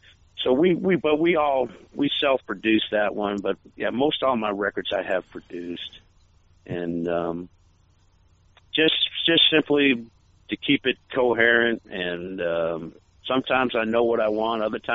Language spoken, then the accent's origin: English; New England, United States; I got to see … live a bunch of times when I was a teenager growing up in New England